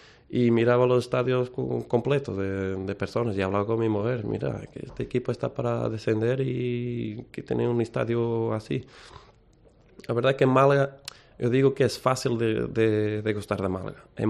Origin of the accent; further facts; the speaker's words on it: Portugal; Spanish is a second language; Y en Portugal, dejar una abuela, yo soy portugués